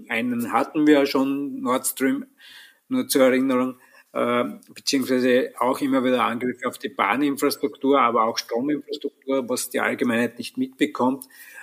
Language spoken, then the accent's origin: German; Austria; Also wir haben jetzt bei uns in Österreich die Situation, dass wir am Wochenende 3000 Megawatt Wasserkraft abdrehen